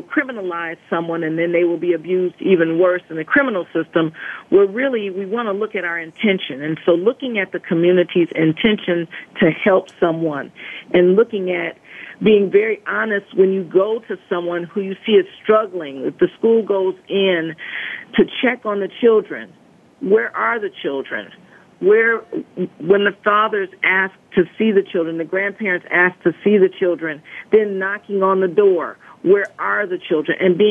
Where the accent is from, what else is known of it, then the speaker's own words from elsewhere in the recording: Detroit, Michigan, United States; I'm originally from Detroit, and one of the big things that happens is people say snitches get stitches.